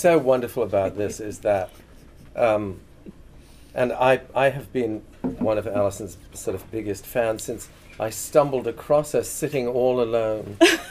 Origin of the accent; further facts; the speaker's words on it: England, United Kingdom; when I grew up in England, pub hours were so restricted.